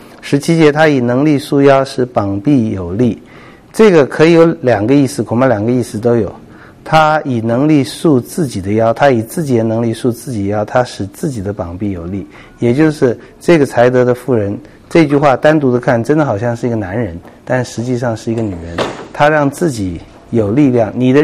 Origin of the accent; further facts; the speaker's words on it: China; 我不觉得我们中国人我们是工作狂是一件好事，如同我们不会觉得懒惰是一件好事。